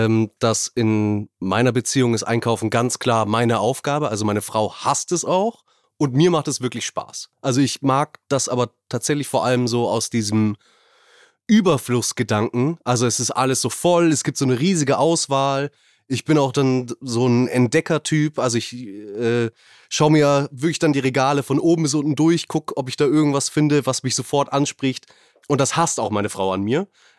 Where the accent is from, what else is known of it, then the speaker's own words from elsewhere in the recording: Hamburg, Germany; Ich komme ja aus dem Raum Hamburg.